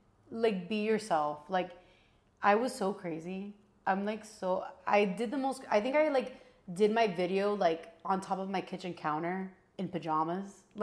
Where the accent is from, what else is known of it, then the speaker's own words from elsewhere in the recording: Kendall, Florida, United States; so I was born in Miami. I grew up in Kendall. I'm a Kendall girl. If you're from Miami, you know what that means.